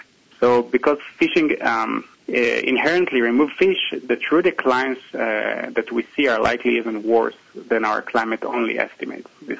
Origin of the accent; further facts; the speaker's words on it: Israel; I'm originally from Israel, which is in the east part of the Mediterranean Sea, which can be considered as a global hotspot for climate change.